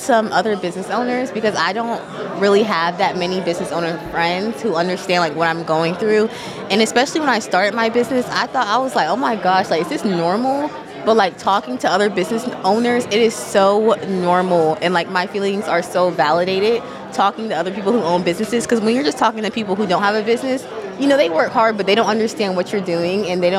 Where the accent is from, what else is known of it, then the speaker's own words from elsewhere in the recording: Raleigh, North Carolina, United States; now in Charlotte, United States; I'm from Raleigh. I moved here Okay. Mm-hmm. I moved here in 2023.